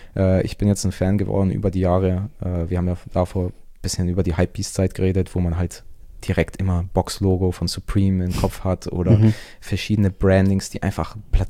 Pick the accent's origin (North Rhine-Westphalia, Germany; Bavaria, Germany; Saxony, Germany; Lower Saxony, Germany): Bavaria, Germany; Augsburg; now in Antwerp, Belgium; ich komme ursprünglich aus Augsburg, wohne aber aktuell in Antwerpen, also in Belgien, sehr eine Designerstadt